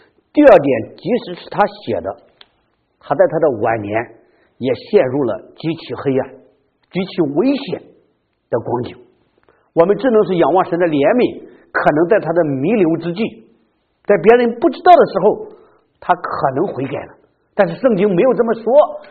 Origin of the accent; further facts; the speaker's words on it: China; 我们看中国的历史有多少的年代我们中国人在挨饿